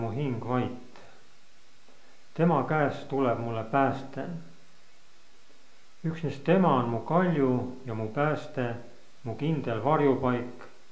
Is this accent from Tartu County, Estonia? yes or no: yes; Tartu, Tartu County, Estonia; born there; Et olen sündinud Tartus.